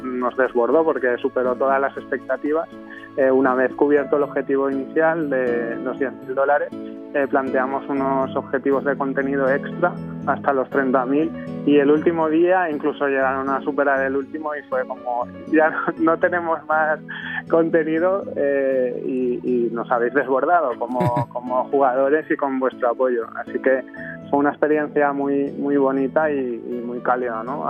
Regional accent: Valencian Community, Spain; first language Valencian; Spanish is a second language; Y nos hacía especial ilusión poder contar este cuento en nuestra lengua materna, que es el valenciano.

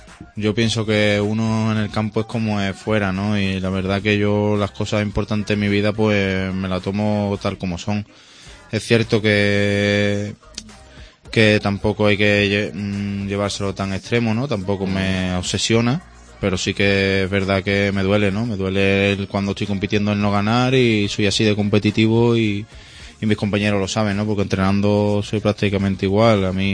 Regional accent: Cádiz, Andalusia, Spain; also born or lived in Jerez; mi familia, tanto mi padre como mi madre, son de Jerez y... pero yo me fui a vivir a Cádiz a los 3 días porque mi padre estaba destinado allí en Cádiz, es ferroviario, y me fui a vivir allí y me he criado desde chiquitito en Cádiz

